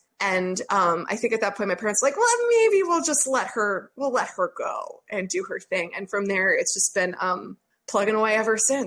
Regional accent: Connecticut, United States; And I'm from Connecticut, so there's not a whole heck of a lot there anyway.

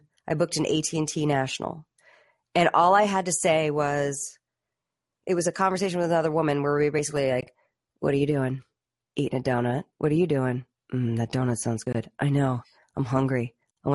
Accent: Arlington, Virginia, United States; Where I grew up, I grew up in Arlington, Virginia, and with my mom.

